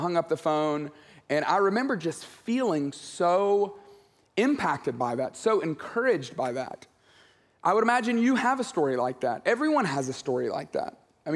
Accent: Tuscaloosa, Alabama, United States; moved away as an adult; I grew up in Tuscaloosa, Alabama, and moved to Atlanta to go to college at Georgia Tech.

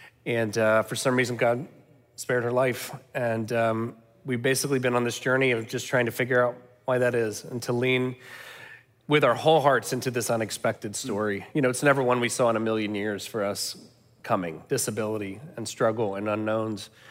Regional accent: Montgomery, Alabama, United States; So I'm from Montgomery originally, and Catherine is from Athens, Georgia.

